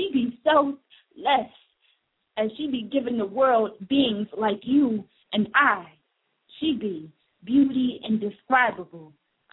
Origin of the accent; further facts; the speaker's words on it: New Jersey, United States; And by the way, I am from Jersey, all day, born and raised.